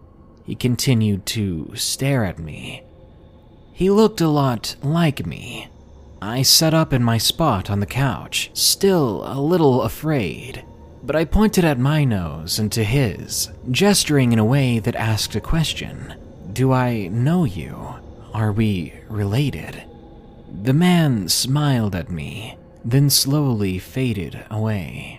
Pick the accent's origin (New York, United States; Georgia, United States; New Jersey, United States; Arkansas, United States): Arkansas, United States; I'm from the South, Arkansas to be exact.